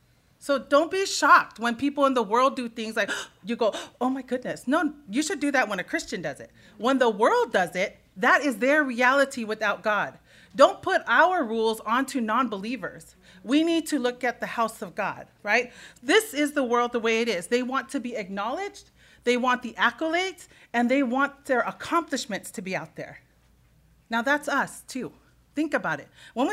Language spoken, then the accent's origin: English; California, United States; I was raised Psalm 1 in Southern California.